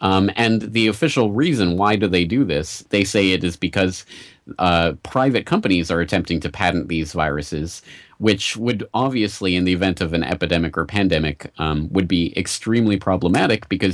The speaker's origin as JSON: {"language": "English", "country": "Canada", "moved": "yes", "lives_now": "Japan", "said": "I'm not American in the first place. I'm Canadian. And secondly, here I am in Japan where I've been for the last 10 years."}